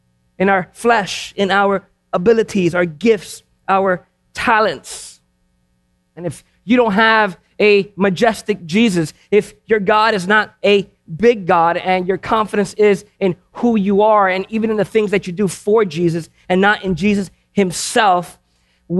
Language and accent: English; Florida, United States; And out there, because I'm from Florida, the ocean is really just a mile and a half from my church building.